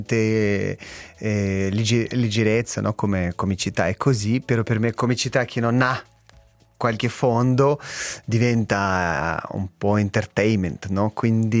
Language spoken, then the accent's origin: Italian; Russia; Italian is a second language; io sono nato in quel paese che era un sesto della pianeta e quindi sono cresciuto lì, proprio confine con Bielorussia, Ucraina e Russia. Sono più o meno 250 km da Chernobyl.